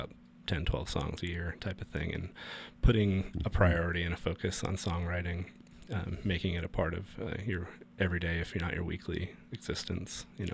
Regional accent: Cranberry Lake, New York, United States; Yes, I grew up in the Adirondack, foothills of the Adirondack Mountains, and way up northern New York, about a hour and change from the Canadian border in St. Lawrence County, a little town called Cranberry Lake.

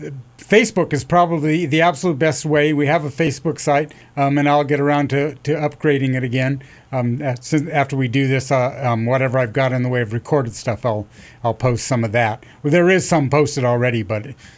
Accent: Hayfork, California, United States; I'm from Hayfork, yep.

